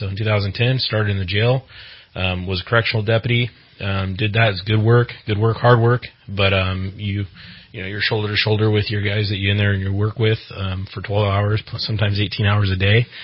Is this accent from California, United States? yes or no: yes; Shasta Lake, California, United States; Yeah, I'm a local boy, born and raised. I grew up in Shasta Lake City, CV, back then for many, many years.